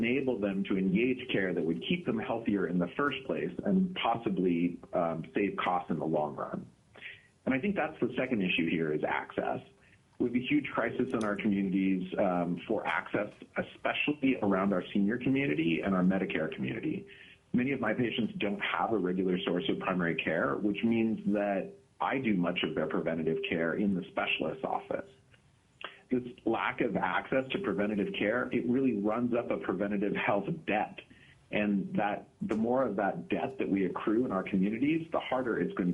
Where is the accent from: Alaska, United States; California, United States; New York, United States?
Alaska, United States; Anchorage; I'm from Anchorage, Alaska.